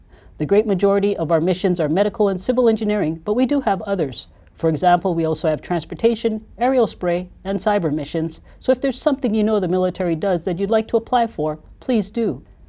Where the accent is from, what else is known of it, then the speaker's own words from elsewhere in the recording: Hawaii, United States; IRT Public Affairs. Born and raised in Hawaii, I'm prior active duty Air Force